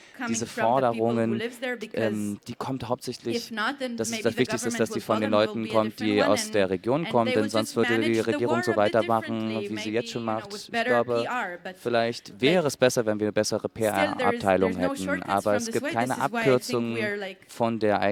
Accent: Palestine; Das denke ich persönlich als Palästinenser, also mit meiner palästinensischen Perspektive

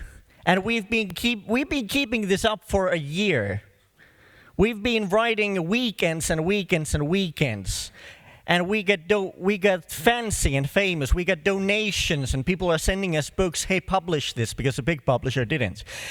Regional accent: Finland; from Finland, perkele.

